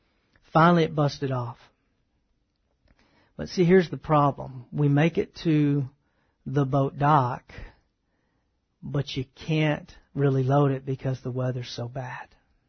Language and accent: English; Texas, United States; I spent quite a bit of time on the water because I grew up in East Texas and I like to bass fish.